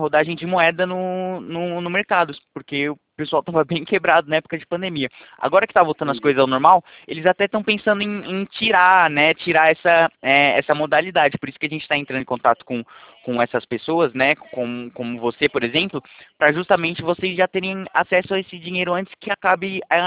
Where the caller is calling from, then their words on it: Itatiba, São Paulo, Brazil; meu escritório fica aqui no interior de São Paulo, na cidade de Itatiba, tá bom?